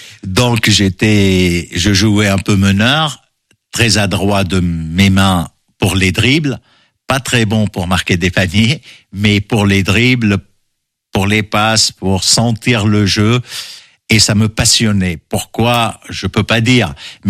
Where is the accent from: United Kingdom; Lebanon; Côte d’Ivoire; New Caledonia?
Lebanon; C'était naturel chez nous au Liban. On vivait dehors. Les copains, on les retrouvait dehors, en toute sécurité, tout le monde se connaissait.